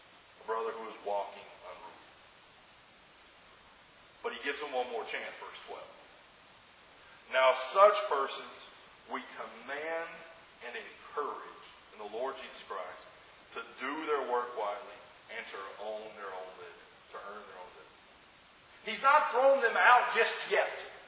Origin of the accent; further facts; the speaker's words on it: the South, United States; I remember growing up in the South, they would say, this guy has been marked.